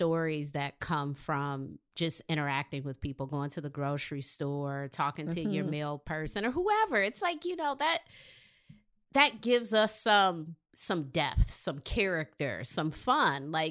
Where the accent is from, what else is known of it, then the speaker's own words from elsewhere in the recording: Detroit, Michigan, United States; I'm from Detroit, so Chicago, Detroit, we're like cousins. Detroit has all sorts of line dances and ballrooms.